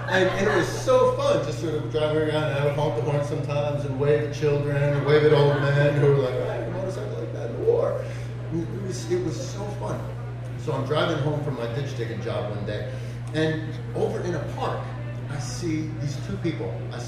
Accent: United States; I said, I'm an American.

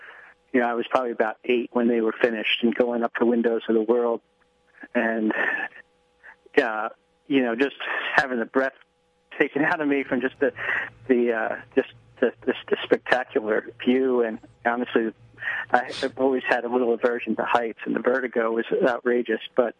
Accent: Staten Island, New York, United States; I grew up in the New York area. I was born on Staten Island.

